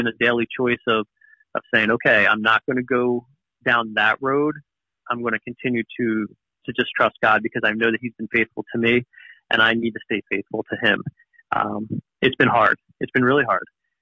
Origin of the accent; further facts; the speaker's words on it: New Jersey, United States; And for me, growing up in Southern New Jersey and just loving the Eagles growing up